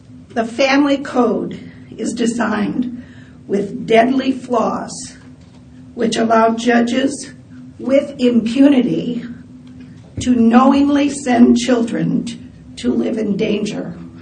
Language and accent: English; San Jose, California, United States; from San Jose.